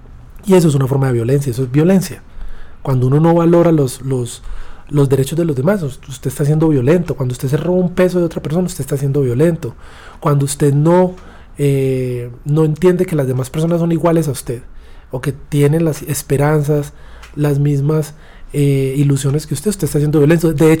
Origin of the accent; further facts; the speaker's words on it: Colombia; porque yo soy colombiano, o sea, yo nací aquí, y gran parte pues del éxito mío, quiera o no, así yo haya estudiado por fuera, así me hayan pasado todo, pues es, yo nací aquí.